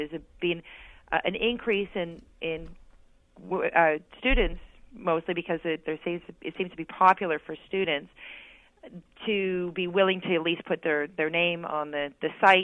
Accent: Canada; I'm a Canadian, right, so we drink a lot earlier here

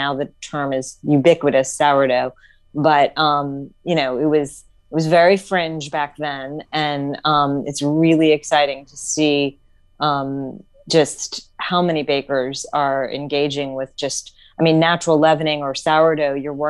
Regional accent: South Miami, Florida, United States; I grew up in South Miami when the Wholesome Bread Factory was in downtown South Miami.

